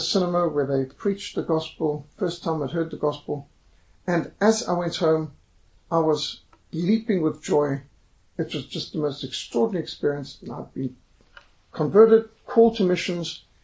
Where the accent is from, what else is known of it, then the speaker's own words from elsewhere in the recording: Zimbabwe; I said, no, I'm a Rhodesian. I'm not English.